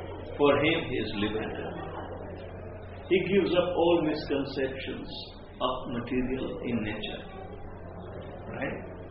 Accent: India; Because I am born here, I am Indian, I must sacrifice my life for Mother India.

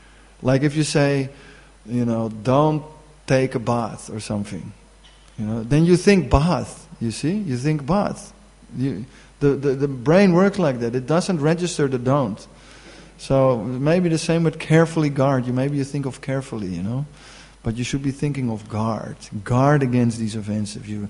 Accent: Amsterdam, North Holland, Netherlands; I'm very bad at it because I'm from Amsterdam

